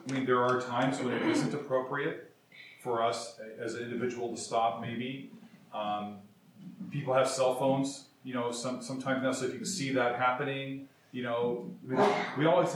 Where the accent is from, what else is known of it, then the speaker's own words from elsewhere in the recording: United States; But I grew up in white supremacy in the Lutheran Church because my hometown was once the church where I grew up out there was once the land of the Palouse people, the Palouse Indians.